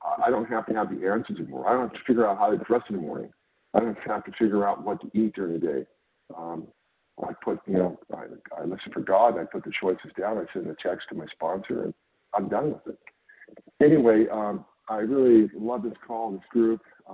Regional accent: California, United States; I am from California.

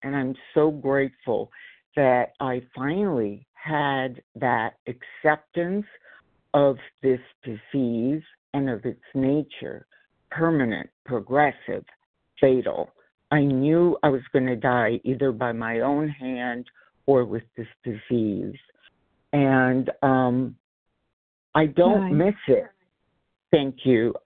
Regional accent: Los Angeles, California, United States; And I am from Los Angeles, California.

